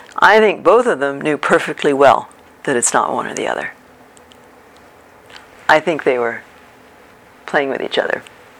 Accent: United States; I grew up in the States

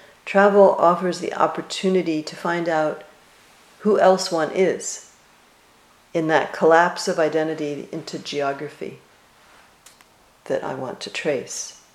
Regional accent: New Jersey, United States; I was raised in the Calvary Baptist Church, the first Calvary Baptist Church in a little town in New Jersey.

